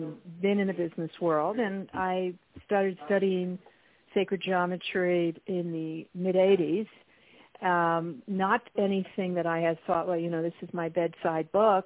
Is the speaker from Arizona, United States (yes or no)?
no; New York City, New York, United States; also born or lived in Hong Kong; I was born in New York City, and was raised in an Irish family, and that is went to school back east.